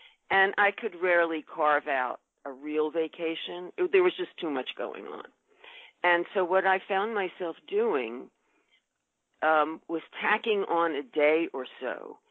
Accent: Philadelphia, Pennsylvania, United States; I grew up in Philadelphia.

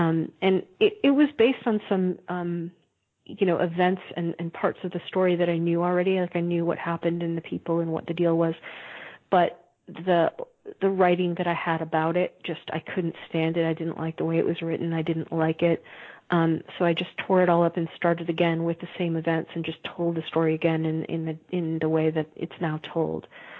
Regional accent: Midwest, United States; When I was growing up in the Midwest, I only knew of one.

